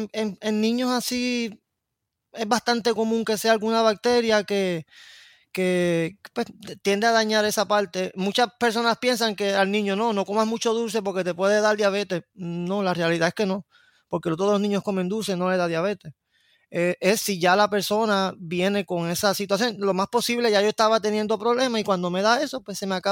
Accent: San Sebastián, Puerto Rico; Sí, pues yo soy original de San Sebastián siempre.

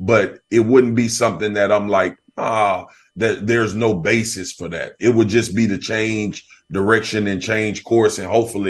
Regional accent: Baton Rouge, Louisiana, United States; now in Dallas, United States; I grew up in Baton Rouge, Louisiana, was there all the way throughout college and got drafted, obviously, in Dallas.

